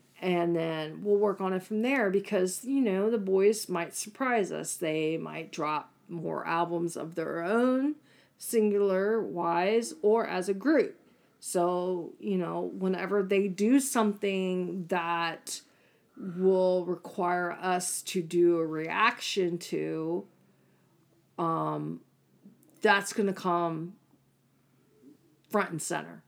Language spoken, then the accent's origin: English; Seoul, South Korea; And we are from Arshawa, Seoul.